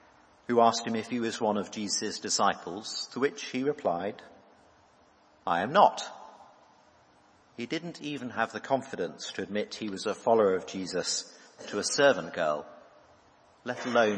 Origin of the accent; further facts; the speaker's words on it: United Kingdom; And being British, I'm not actually going to ask you that to your face.